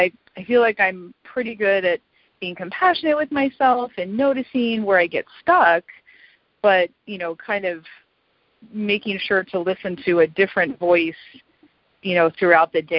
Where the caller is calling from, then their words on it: Fremont, California, United States; I'm calling from Fremont, California.